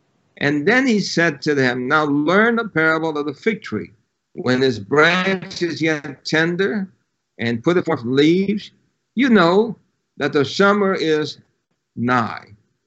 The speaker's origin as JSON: {"language": "English", "town": "New York City", "region": "New York", "country": "United States", "tie": "born or raised there", "said": "When I was a young lad growing up in New York City, my mother moved us to a street named Skank Avenue."}